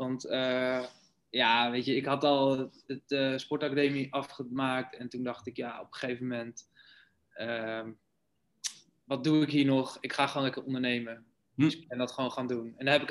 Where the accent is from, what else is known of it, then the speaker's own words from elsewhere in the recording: Sneek, Friesland, Netherlands; moved away as an adult; now in Amsterdam, Netherlands; Dus ik ben geboren in Sneek.